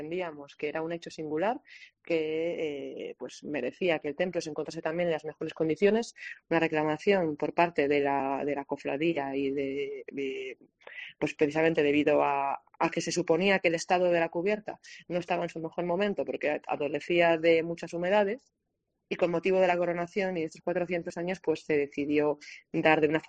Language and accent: Spanish; Valladolid, Castile and León, Spain; estamos todos profundamente afectados, como vallisoletanos y como cargos públicos.